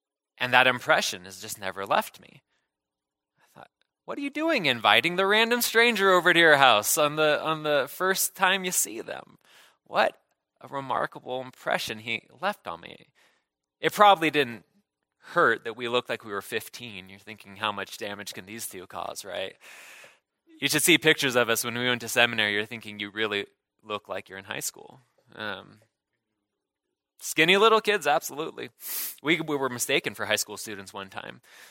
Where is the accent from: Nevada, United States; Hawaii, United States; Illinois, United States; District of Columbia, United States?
Nevada, United States; Reno; I was born and raised in Reno, Nevada. So just, you know, a hop, skip, and a jump or so away.